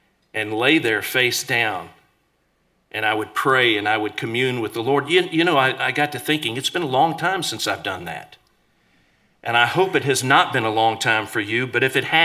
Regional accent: Decatur, Georgia, United States; I'm from Georgia. I'm from Atlanta. Actually, Decatur. It's a suburb of Atlanta.

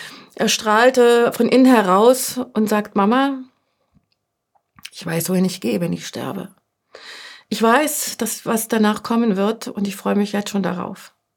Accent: Germany; Wir sind in der DDR groß geworden.

